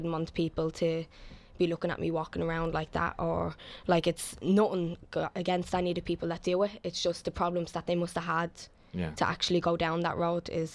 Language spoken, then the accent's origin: English; Dublin, County Dublin, Ireland; I'm 17, I'll be 18 in 2 weeks' time. I'm originally from the Liberties. I live in Ballyfermot now